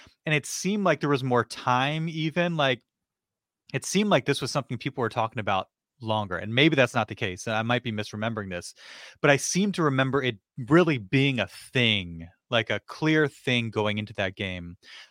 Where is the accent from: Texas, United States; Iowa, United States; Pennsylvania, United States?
Pennsylvania, United States; Philadelphia; I feel like, I'm from Philadelphia, I follow, you know, all the media outlets.